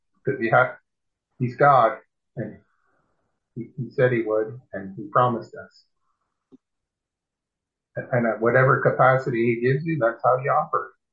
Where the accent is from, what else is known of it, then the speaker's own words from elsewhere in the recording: the South, United States; accent: southern; pardon me, but I'll do a little bit of my southern accent.